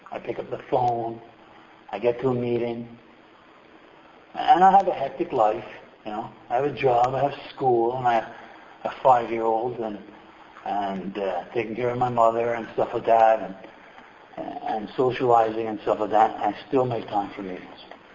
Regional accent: Quebec, Canada; And I left. I'm from the West Island. I'm downtown.

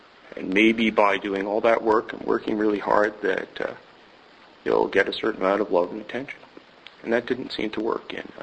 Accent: New York City, New York, United States; born there; And I was born in New York City, probably the 10th generation alcoholic.

